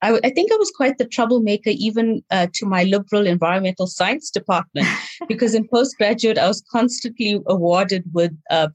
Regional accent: Durban, KwaZulu-Natal, South Africa; I grew up in the South Durban Industrial Basin. And for those who don't know it, it's an area of large and small industries with residential areas interspersed.

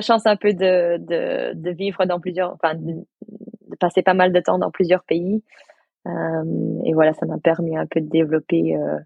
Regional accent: United States; moved away as an adult; also born or lived in Brussels; Moi, en fait, j'ai grandi aux États-Unis. Je suis née à Bruxelles, mais j'ai passé 20 ans aux États-Unis.

